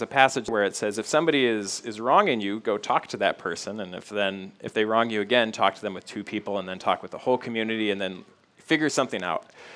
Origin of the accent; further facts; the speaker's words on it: United States; born there; It was honestly just a total accident that I was born in America, in a wealthy area